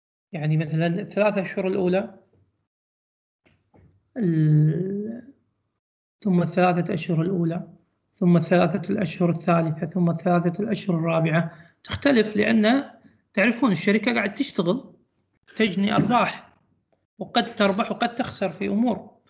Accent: Kuwait; هذه يعني قانون عندنا التجاري في الكويت يحدد السهم ب100 فلس

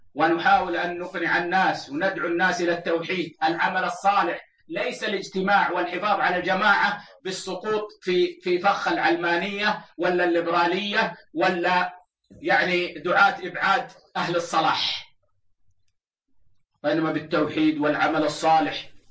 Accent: Saudi Arabia; وهكذا عندنا في بلدنا السعودية

